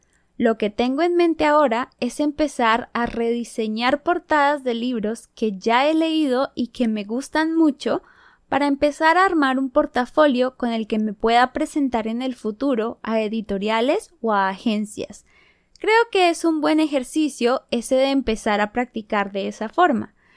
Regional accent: Colombia; se produce mucho en Colombia, que es de donde soy yo también.

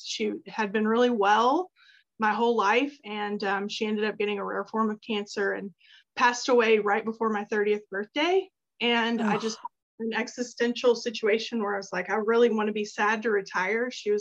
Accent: Texas, United States; also born or lived in Memphis; now in Atlanta, United States; So I grew up in Texas, started in a corporate position, was promoted to a job in Memphis. I was there 5 years, then came to Atlanta, Georgia for another promotion.

